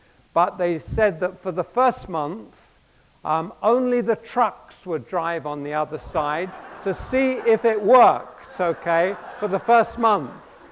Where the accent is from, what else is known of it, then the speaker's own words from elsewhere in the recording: England, United Kingdom; growing up in England, we're surrounded by nations who drive on the right-hand side of the road.